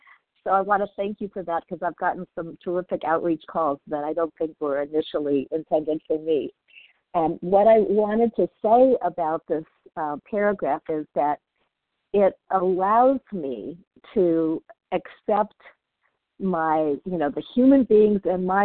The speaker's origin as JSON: {"language": "English", "town": "Southern California", "region": "California", "country": "United States", "said": "as I'm from Southern California."}